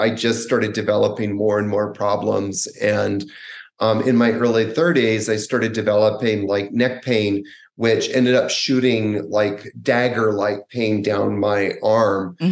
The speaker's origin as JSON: {"language": "English", "country": "Canada", "tie": "born or raised there", "said": "when I was about 18, growing up in Canada"}